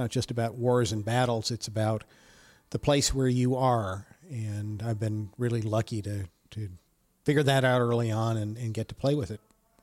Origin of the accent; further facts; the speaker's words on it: Roanoke, Virginia, United States; It was still very much country. Today, that area where we grew up is sort of the suburbs of Roanoke, but then it was out in the country.